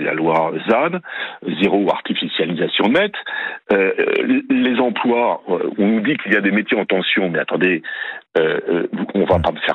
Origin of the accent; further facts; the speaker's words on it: Occitanie, France; que ce soit chez moi dans le Tarn